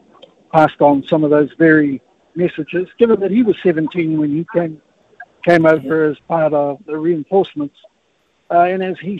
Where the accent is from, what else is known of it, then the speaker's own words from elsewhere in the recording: New Zealand; when we come away from Aotearoa, New Zealand, that we have a good talk